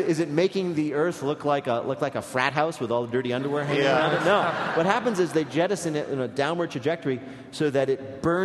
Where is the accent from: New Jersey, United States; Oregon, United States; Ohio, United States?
New Jersey, United States; I'm from New Jersey. We bet on dice.